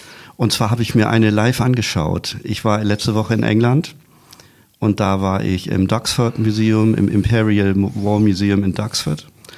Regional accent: Hamburg, Germany; Als Hamburger oder Norddeutscher ist das auf jeden Fall ein Begriff.

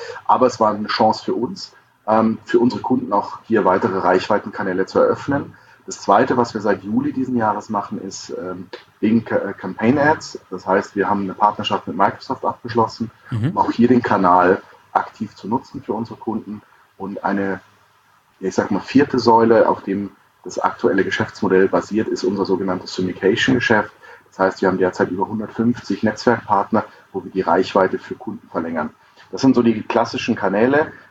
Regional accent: Mannheim, Baden-Württemberg, Germany; Ich komme aus Mannheim

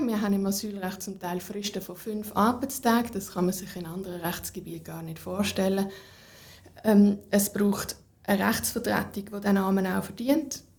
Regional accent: Switzerland; Habe aber gemerkt, dass ich als Schweizer Anwältin auch nicht allzu viel beitragen kann

